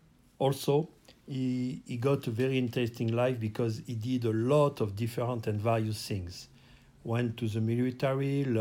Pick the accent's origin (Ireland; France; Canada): France; southern France; I grew up in the south of France and we have a normal childhood with ups and downs.